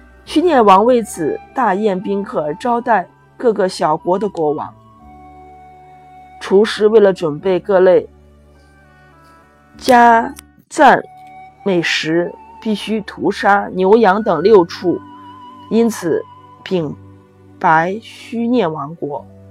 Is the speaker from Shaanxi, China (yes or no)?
yes; Xi'an, Shaanxi, China; 我是来自于西安的